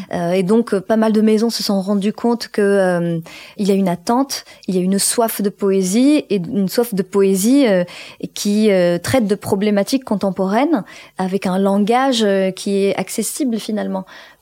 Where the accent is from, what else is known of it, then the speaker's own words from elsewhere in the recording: Morocco; je suis née au Maroc et j'ai grandi au Maroc.